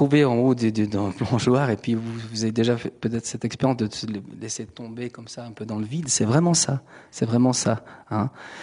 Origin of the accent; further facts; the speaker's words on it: German-speaking Switzerland, Switzerland; Moi, je suis suisse allemand.